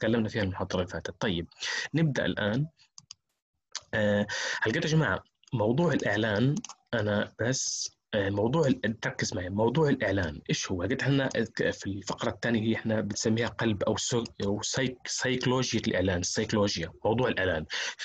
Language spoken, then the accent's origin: Arabic; Gaza, Gaza Strip, Palestine; مثلا الطالبات الموجودة في منطقة غزة، انا من غزة